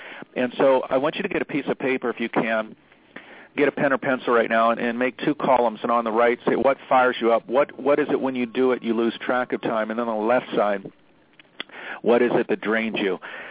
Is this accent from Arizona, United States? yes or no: no; Pittsburgh, Pennsylvania, United States; I just directed a film about my hero growing up in Pittsburgh, Roberto Clemente